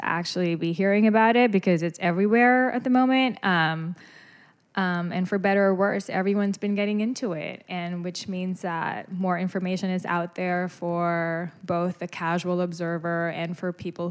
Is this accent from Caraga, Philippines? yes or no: no; Manila, Metro Manila, Philippines; Okay, so I grew up in Manila and I was always, always into writing.